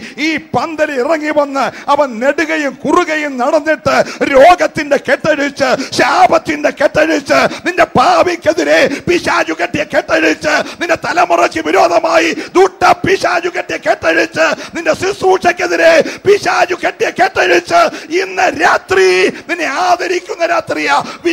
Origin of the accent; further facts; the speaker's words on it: Vechoochira, Kerala, India; born there; ഞങ്ങളുടെ വെച്ചുച്ചിറ എന്നൊരു കൊച്ചു ഗ്രാമത്തിലാണ് ഞാനും പി ജി മാൻസാറൊക്കെ ജനിച്ചത്. വലിയ പേരുള്ള പട്ടണമൊന്നുമല്ല, ഇപ്പോഴും വലിയ വികസനമൊന്നും ഇല്ലാത്ത ഒരു പട്ടണമാണ്.